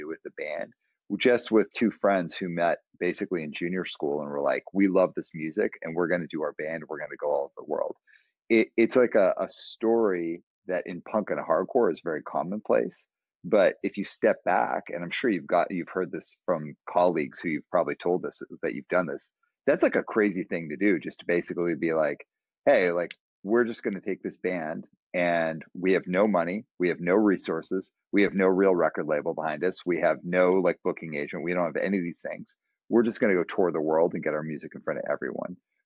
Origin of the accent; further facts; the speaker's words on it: Canada; But you know, I'm Canadian.